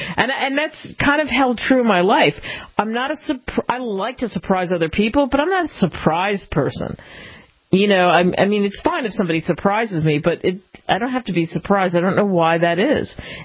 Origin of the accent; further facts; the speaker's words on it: New York City, New York, United States; Okay, so I grew up partially in New York when I was little. So we lived in Queens.